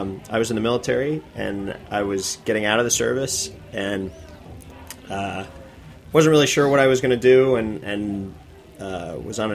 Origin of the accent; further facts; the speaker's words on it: New York City, New York, United States; Yeah, I was born and raised in Manhattan. Up in Harlem, actually. Not far from 119th Street and Frederick Douglass.